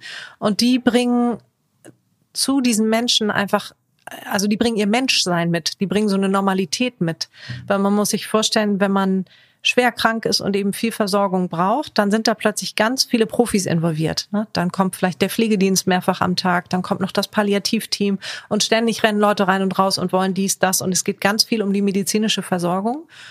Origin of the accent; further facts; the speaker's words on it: Kiel, Schleswig-Holstein, Germany; born there; geboren bin ich in Kiel-Grunzhagen. Das sage ich immer dazu, weil es eben nicht wirklich Kiel ist, für die, die sich auskennen.